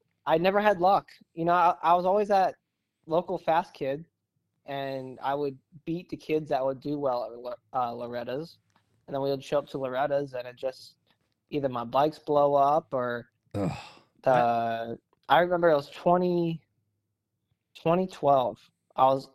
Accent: Delaware, United States; All right, so I'm from Delaware.

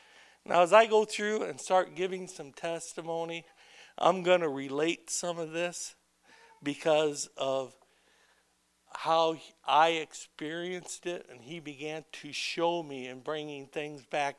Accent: Beloit, Wisconsin, United States; born there; I was born in Beloit, Wisconsin.

